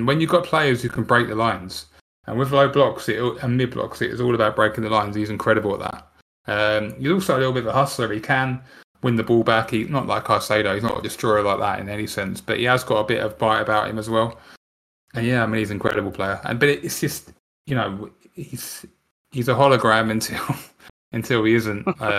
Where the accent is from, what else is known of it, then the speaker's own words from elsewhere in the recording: England, United Kingdom; You know, I'm very English in that sense.